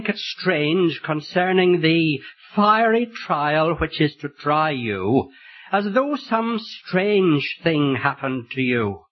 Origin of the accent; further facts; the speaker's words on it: Belfast, Northern Ireland, United Kingdom; moved away as an adult; also born or lived in Ethiopia / England; Yes, Northern Ireland is my home. I was born in Belfast, and at the age of 24, I went to Africa. Served the Lord there for some 17 years as a missionary in Ethiopia. Now I live again in Ireland